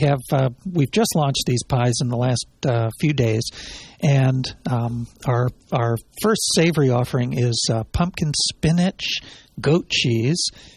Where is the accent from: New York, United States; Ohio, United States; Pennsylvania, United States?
Pennsylvania, United States; Well, I grew up near Philadelphia